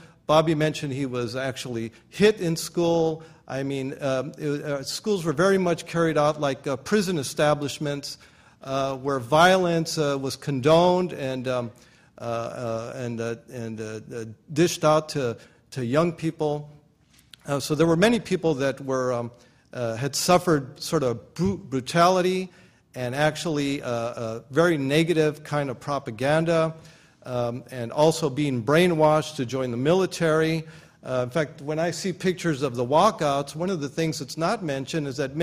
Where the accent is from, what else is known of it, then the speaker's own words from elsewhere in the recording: Los Angeles, California, United States; I was born in 1951, which is also at the beginning of the atomic testing in Nevada. And so growing up in Los Angeles, where Santa Ana winds blow in from Nevada